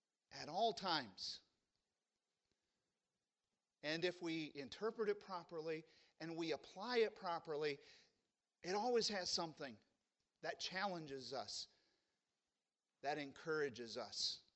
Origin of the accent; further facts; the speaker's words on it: Peoria, Illinois, United States; the farthest I got away from my house this year was Milwaukee, Wisconsin, and I'm from Peoria, Illinois.